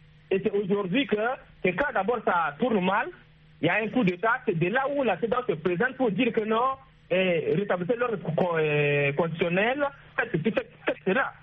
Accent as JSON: {"language": "French", "country": "Chad", "lives_now": "Cameroon", "said": "Moi, je suis tchadien, je viens du Tchad, c'est pour une raison depuis que je suis au Cameroun."}